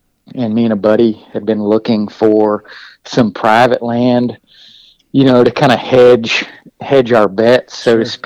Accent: West Point, Mississippi, United States; Yeah, so I'm from West Point, Mississippi, home of Mossy Oak.

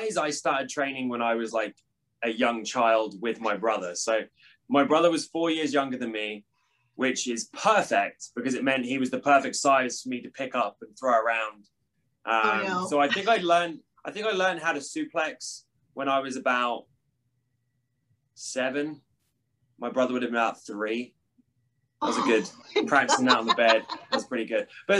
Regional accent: East of England, United Kingdom; So I was born in Galston, which is in Norfolk, which I just tell everyone Norwich, because that's the closest like city to where I'm from. I'm from like a small like seaside beach town that is just, it's a very small kind of area.

